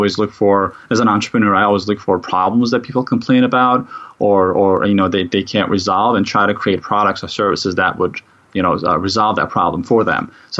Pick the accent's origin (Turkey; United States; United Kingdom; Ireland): Turkey; So when I was 7 years old, I'm originally from Turkey